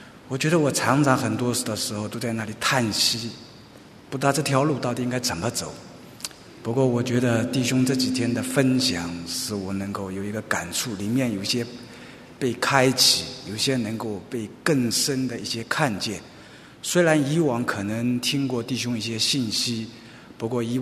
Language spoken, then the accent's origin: Chinese; Zhejiang, China; 弟兄姐妹平安，好，我是来自浙江的，第一次来